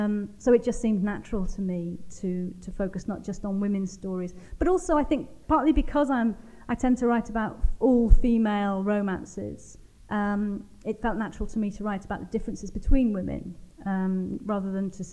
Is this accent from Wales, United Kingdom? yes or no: yes; Wales, United Kingdom; also born or lived in London; now in Warwickshire, United Kingdom; I do visit Wales a lot, but I grew up in a very Anglo part of Wales, Pembrokeshire. And I feel that having lived away from Wales for so long and having only really quite a marginal connection with it, I would feel like a bit of a fraudster claiming a big Welsh identity now.